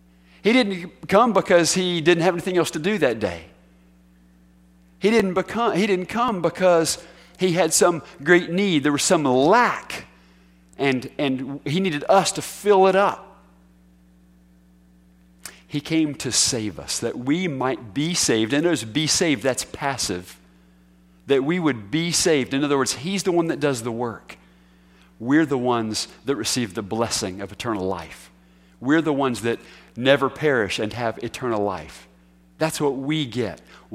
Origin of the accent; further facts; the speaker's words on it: United States; born there; because I was born in America and go to church doesn't make me a Christian